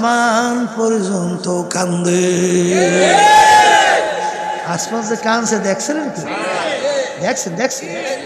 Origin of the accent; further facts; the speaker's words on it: Barisal Division, Bangladesh; আমরা বরিশালের